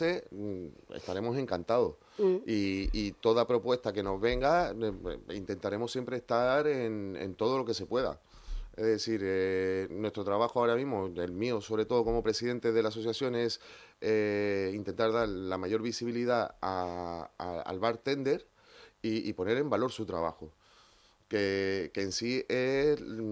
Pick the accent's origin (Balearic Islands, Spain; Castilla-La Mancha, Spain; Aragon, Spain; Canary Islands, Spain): Canary Islands, Spain; a pesar de haber nacido en Gran Canaria, yo me siento majorero. Yo llevo desde que tengo 8 años en la isla, me he